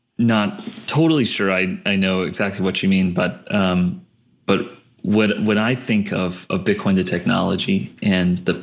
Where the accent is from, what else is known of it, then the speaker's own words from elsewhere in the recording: Palos Verdes, California, United States; Palos Verdes was an interesting place to grow up.